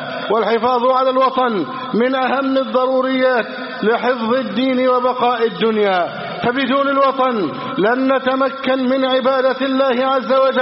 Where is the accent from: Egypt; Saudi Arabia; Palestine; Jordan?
Egypt; لا سيما بلدنا مصر التي يحاول الأعداء الإحاطة بحدودها من كل جانب